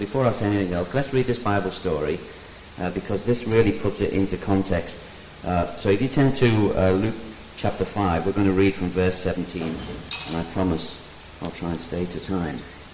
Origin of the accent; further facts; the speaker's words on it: Liverpool, North West England, United Kingdom; because I'm from Liverpool and I'm tough